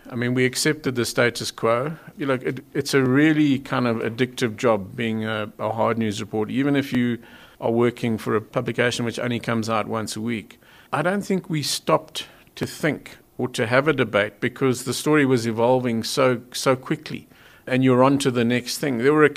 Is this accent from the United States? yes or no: no; Zimbabwe; born there; I'm not a South African, I was born in Zimbabwe, so I can say this as an outsider looking in.